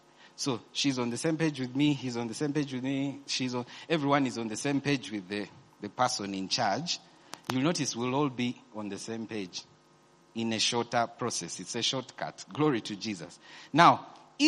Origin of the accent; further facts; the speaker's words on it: Sembabule, Central Region, Uganda; born there; I can't start telling him I was born in Sembabule, my mother died, then what?